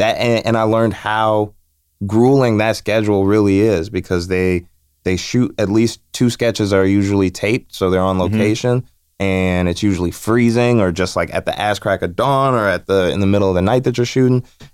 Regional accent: Chicago, Illinois, United States; I'm from Chicago. I used to do improv.

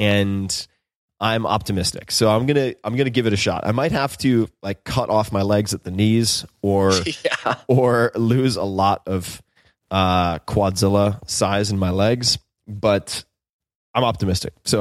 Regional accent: New York, United States; But alas, I'm from Long Island. I apologize.

